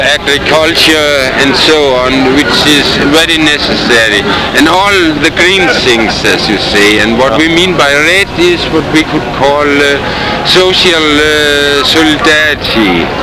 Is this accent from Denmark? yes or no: yes; Denmark; English is a second language; I come from Denmark.